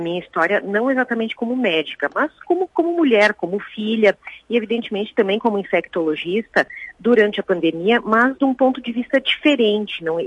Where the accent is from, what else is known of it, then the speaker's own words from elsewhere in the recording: Caxias, Brazil; born there; eu vou fazer com muito orgulho uma tarde de autógrafos em Caxias, que é a minha cidade natal